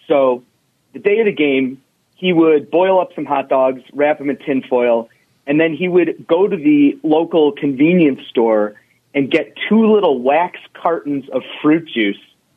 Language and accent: English; Cleveland, Ohio, United States; So anyways, I grew up in Cleveland.